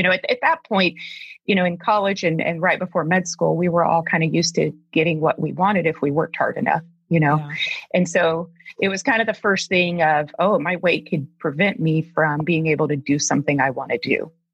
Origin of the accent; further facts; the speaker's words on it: Deep South, United States; now in Alaska, United States; I grew up in the Deep South, so I grew up where food was love and comfort and family.